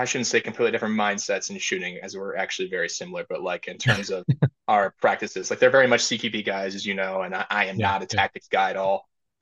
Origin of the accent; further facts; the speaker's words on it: Shelby Township, Michigan, United States; now in Ohio, United States; I am actually from Michigan. I still have my 586 area code and everything.